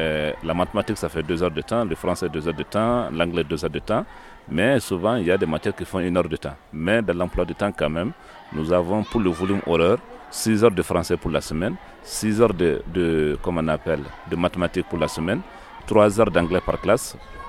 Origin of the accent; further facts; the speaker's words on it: Mali; 4 ans après le certificat chez vous et 3 ans après le certificat chez nous au Mali.